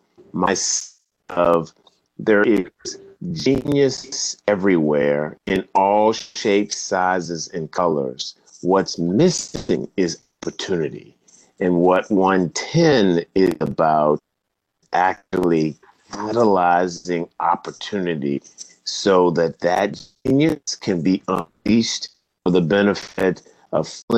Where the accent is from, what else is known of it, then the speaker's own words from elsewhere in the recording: Virginia, United States; state government in Virginia, my home state